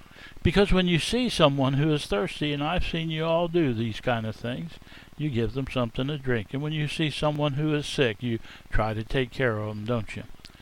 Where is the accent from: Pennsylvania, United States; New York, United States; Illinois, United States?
Pennsylvania, United States; Harrisburg; I was raised in Pennsylvania, up and around in where the Gettysburg area. I was raised in the capital city of Harrisburg